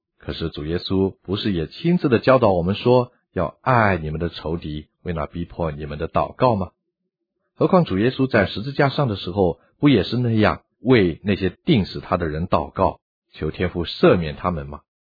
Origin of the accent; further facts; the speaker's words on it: China; 我们中国人说，不以其人之道还治其人